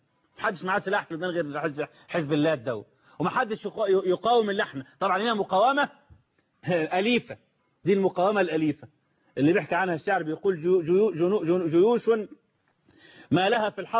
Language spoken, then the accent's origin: Arabic; Egypt; ده عندنا في مصر في معاهدة كامب ديفيد المشؤومة دي ممنوع حد من الجنود يدخل سيناء إلا بعدد معين